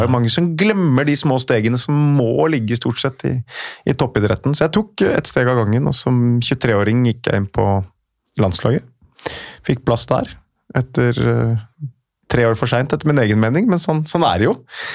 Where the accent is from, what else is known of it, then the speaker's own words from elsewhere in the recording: Oslo, Norway; born there; jeg er født på Oslo Vest